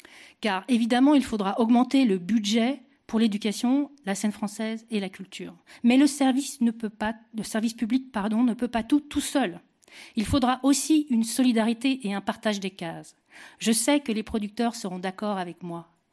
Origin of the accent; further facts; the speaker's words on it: France; On a deux chances incroyables. On est français. Notre culture est admirée dans le monde entier.